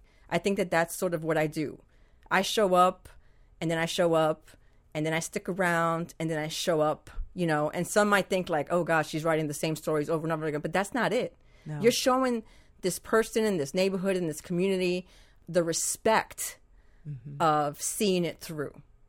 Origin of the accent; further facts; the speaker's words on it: New York, United States; You know, I grew up in New York, a lot of neighborhoods in the Bronx.